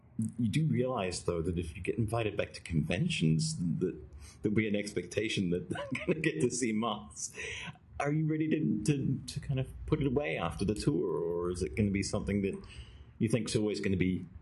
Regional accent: New Zealand; You were in my home country, New Zealand.

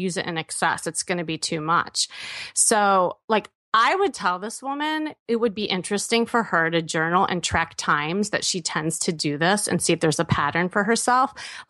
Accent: Midwest, United States; I mean, I'm from the Midwest. I know, Jordan, you are too. And I think Midwest people, we tend to use sarcasm and humor a lot.

